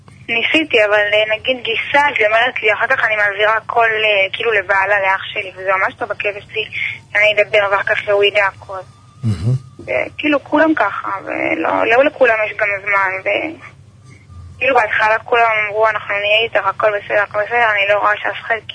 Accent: Central Israel, Israel

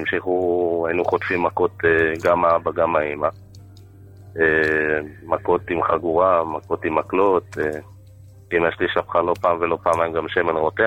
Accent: Bnei Brak, Tel Aviv District, Israel; אני גדלתי בבית של 10 אחים. פה בבני ברק.

